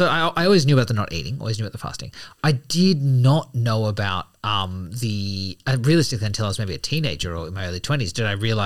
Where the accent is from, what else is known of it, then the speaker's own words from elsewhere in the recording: Malaysia; I grew up with family in Malaysia